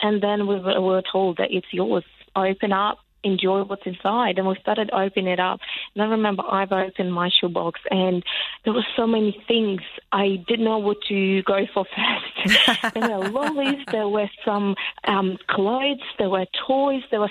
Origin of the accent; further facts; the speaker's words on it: Ukraine; My childhood was quite good, but it was childhood when we lived in need, because after the collapse of Soviet Union